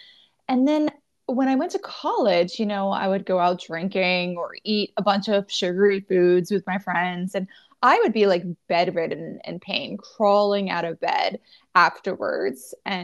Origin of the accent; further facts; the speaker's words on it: Virginia, United States; I was in Virginia growing up most of my life.